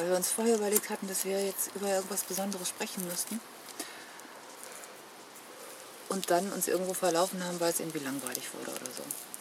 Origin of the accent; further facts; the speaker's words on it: Germany; vor allem ist Frankreich das einzige Land, wo ich als Deutsche jemals wirklich am Wickel gepackt und literally vor die Tür geschmissen wurde